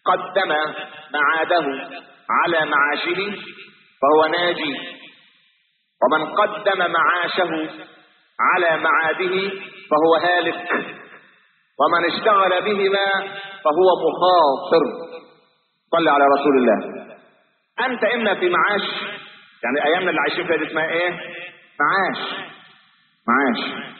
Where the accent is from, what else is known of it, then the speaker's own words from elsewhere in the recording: Egypt; لكن إحنا كمصريين معتبرين العيش هو ده الايه